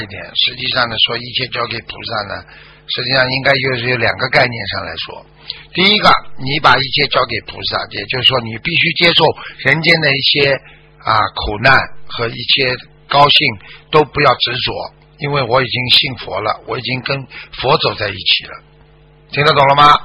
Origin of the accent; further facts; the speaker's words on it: China; moved away; 当时我们小的时候在中国看的这个电影嘛